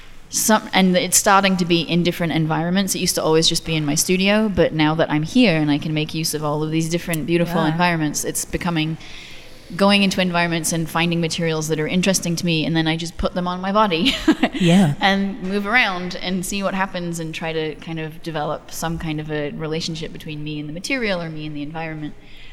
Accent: England, United Kingdom; now in United States

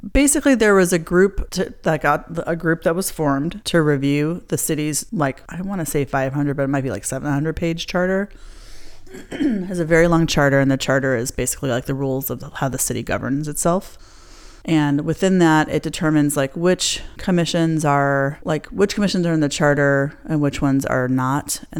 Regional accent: Ireland; I barely know the tune, and I'm Irish also.

